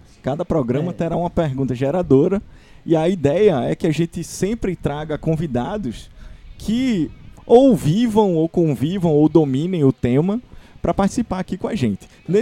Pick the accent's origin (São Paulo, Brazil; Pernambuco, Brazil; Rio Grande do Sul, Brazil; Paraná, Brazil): Pernambuco, Brazil; now in Fortaleza, Brazil; A gente é de Pernambuco e viemos aqui pra Fortaleza.